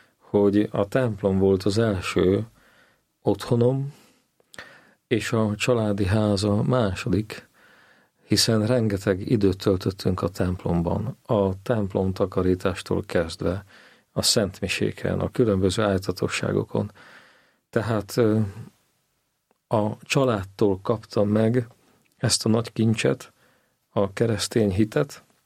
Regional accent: Babindol, Nitra Region, Slovakia; Édesapám a szülőfalumban, Bábindalon, ez a Zoborvidéken van, Nyitra mellett.

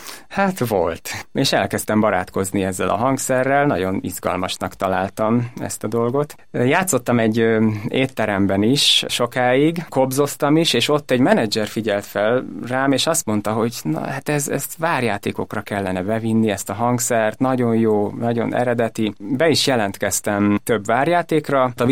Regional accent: Bátonyterenye, Nógrád, Hungary; Én bátonyterenyei származású vagyok, ami Salgótarján környékén van, Nógrád megyében, és az ottani zeneiskolában tanultam

